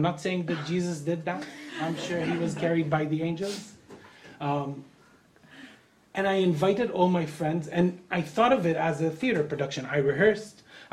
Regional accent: Palestine; I grew up in Palestine, and for many years that was the center of where I created work.

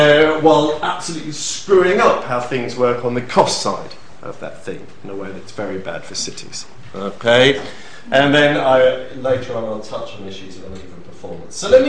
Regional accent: Folkestone, South East England, United Kingdom; I grew up in Folkestone.

